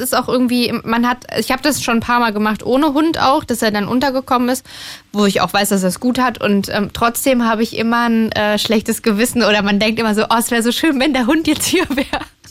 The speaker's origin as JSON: {"language": "German", "region": "Hesse", "country": "Germany", "tie": "born or raised there", "said": "Also ich bin in Hessen aufgewachsen und da hatten wir halt so 3 poplige Baggerseen und die waren auch nicht schön."}